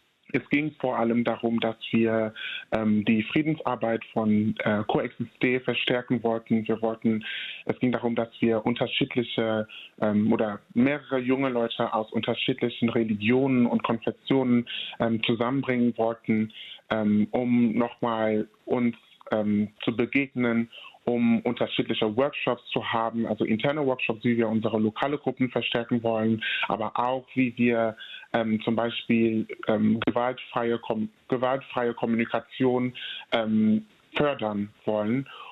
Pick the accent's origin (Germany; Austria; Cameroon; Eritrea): Cameroon; einen Schüler in Kamerun, also in mein Heimatland, zu unterstützen